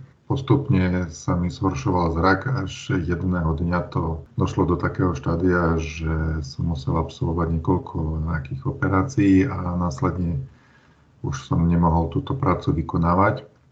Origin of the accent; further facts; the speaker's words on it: Košice, Košice Region, Slovakia; Takže pochádzam z Košic. Mám 45 rokov, som teda ženatý